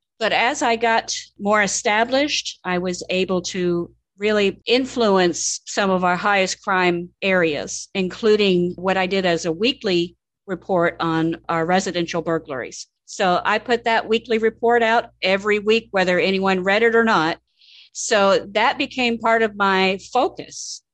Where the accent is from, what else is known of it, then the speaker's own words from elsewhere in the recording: Mansfield, Ohio, United States; Yes. Born and raised in Mansfield.